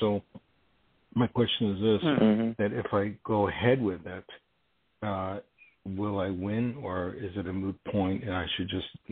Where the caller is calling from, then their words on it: New York, United States; I'm in New York.